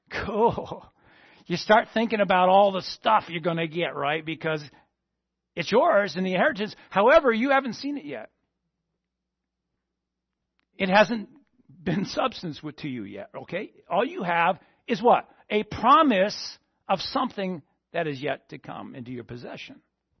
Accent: East Coast, United States; I'm from the East Coast, so.

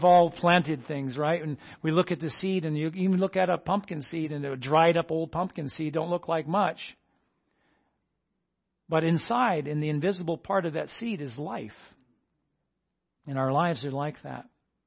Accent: New England, United States; I grew up in New England. And I know all about snow and cold and ice and plowing and shoveling and salting

